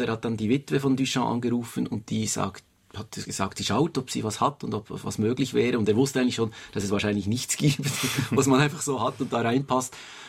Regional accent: Bern, Switzerland; die ich als Berner Künstler kenne

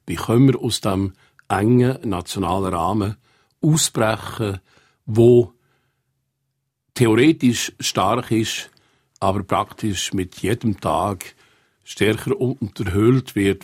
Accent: Switzerland; Die grundlegenden Fragen tun wir nicht gerne diskutieren als Schweizer.

